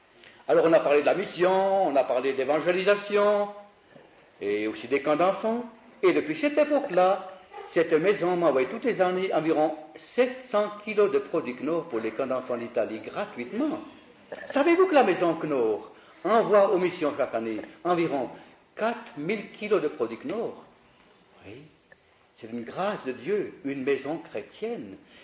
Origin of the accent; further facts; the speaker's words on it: Switzerland